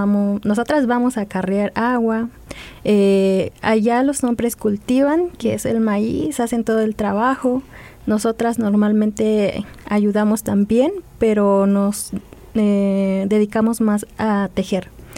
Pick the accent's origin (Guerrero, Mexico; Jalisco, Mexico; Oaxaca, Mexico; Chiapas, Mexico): Oaxaca, Mexico; San Martín Itunyoso; somos de Oaxaca, de un municipio llamado San Martín Intuyoso, que queda a 2 horas de Tlaxiaco. Pueden ubicar Tlaxiaco también. Bueno, mi pueblo es muy lindo. Normalmente todas las mañanas amanece un poco húmedo, con mucho frío